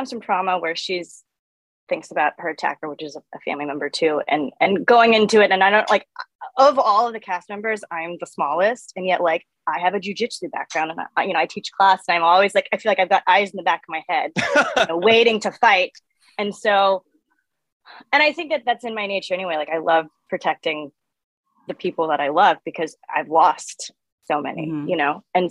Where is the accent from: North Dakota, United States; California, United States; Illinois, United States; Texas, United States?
Texas, United States; Dallas; But, you know, I grew up in Dallas in a very, like, well-to-do, predominantly white neighborhood.